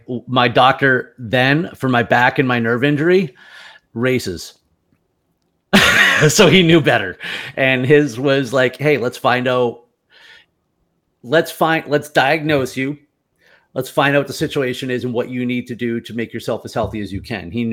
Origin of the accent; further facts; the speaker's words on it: Massachusetts, United States; my wife and I did a race at Fenway Park, which I'm from Massachusetts.